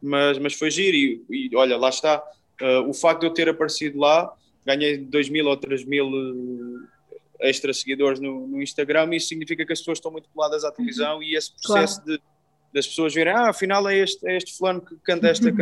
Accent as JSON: {"language": "Portuguese", "country": "Portugal", "said": "Obviamente que, sendo português, fico muito contente"}